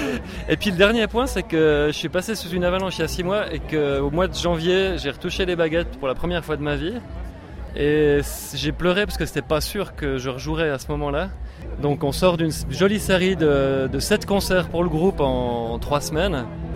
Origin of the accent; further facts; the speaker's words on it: France; moved away as an adult; now in Switzerland; parce que j'habite en Suisse depuis 17 ans, je suis français.